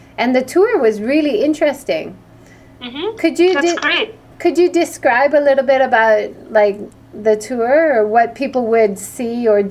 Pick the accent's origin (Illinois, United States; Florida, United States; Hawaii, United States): Hawaii, United States; Well, if you have a chance, I grew up in Hawaii. Hawaii has beautiful birds as well.